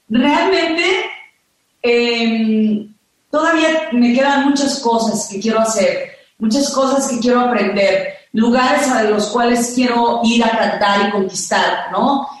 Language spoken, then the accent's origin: Spanish; Mexico; yo que soy tan mexicana, tan orgullosa de cantar la música mexicana